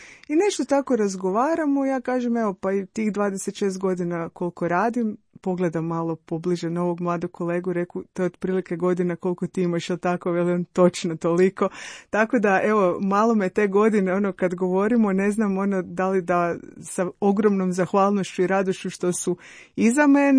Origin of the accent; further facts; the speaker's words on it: Zagreb, City of Zagreb, Croatia; born there; ja sam rođena u Zagrebu, završila sedmu gimnaziju